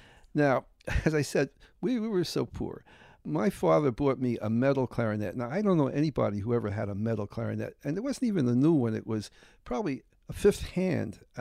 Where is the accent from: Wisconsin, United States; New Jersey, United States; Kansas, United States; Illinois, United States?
New Jersey, United States; Newark; You know, I was raised in Newark, and we were, I guess, we were poor. As my sister said, we were poor, but we didn't know it. I mean, because we had wonderful life in the Weequake section. 50,000 Jews. It was just a wonderful ghetto.